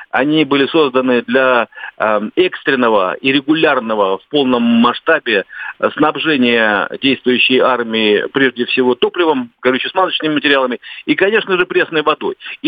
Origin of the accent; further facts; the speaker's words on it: Donbas, Ukraine; Мне эта история, вот как уроженцу Донбасса, очень не нравится.